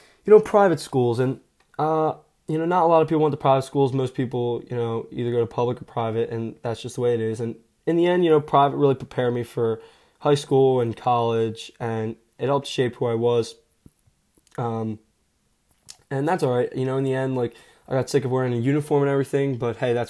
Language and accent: English; Blue Bell, Pennsylvania, United States; now in Philadelphia, United States; So I grew up in Bluebell, Pennsylvania, and then when my dad got to and Bluebell's about 20 to 30 minutes outside of Philadelphia, where I'm currently living.